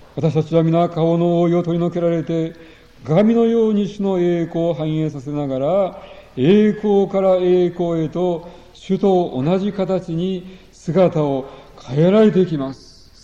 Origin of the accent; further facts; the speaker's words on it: Tottori, Japan; born there; 私は正真正銘の日本人です、鳥取生まれの日本人です